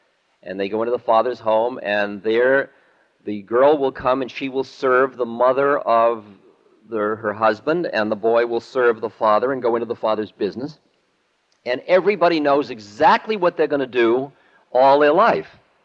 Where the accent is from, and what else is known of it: Boston, Massachusetts, United States; born or raised there